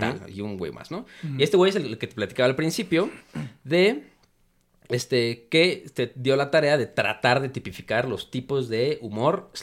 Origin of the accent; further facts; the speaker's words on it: Mexico; el sesgo cultural que teníamos en ese entonces como mexicanos, ¿no?